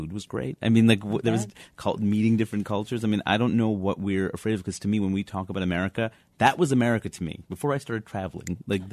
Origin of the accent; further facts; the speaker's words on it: Queens, New York, United States; I grew up in Queens, New York, which is the most diverse place in the world.